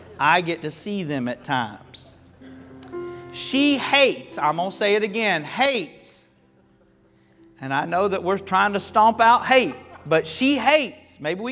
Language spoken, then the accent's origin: English; Florida, United States; I was raised in Florida, man. I was born in the South. We simplify everything.